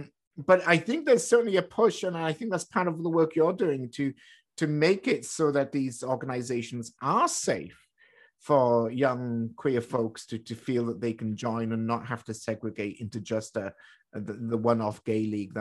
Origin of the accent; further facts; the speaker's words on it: Wales, United Kingdom; growing up in Wales, I mean, it's a home of rugby.